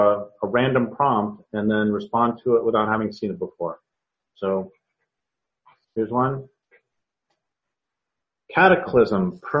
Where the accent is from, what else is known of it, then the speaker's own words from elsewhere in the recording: Colorado, United States; moved away as an adult; I grew up in Colorado, and one of the reasons I left in 1984 was that there were too many people